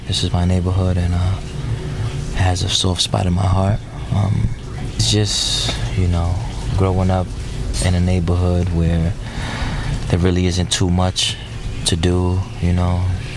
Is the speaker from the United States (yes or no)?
yes; Brooklyn, New York, United States; I am from Bed-Stuy, Brooklyn.